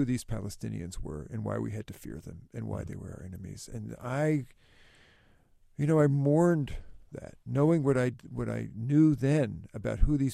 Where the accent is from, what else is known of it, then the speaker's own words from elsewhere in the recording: Philadelphia, Pennsylvania, United States; Now, bear in mind that I was raised in Philadelphia in the early 60s, really at the beginning of the civil rights movement, and in a very, very sort of liberal progressive home.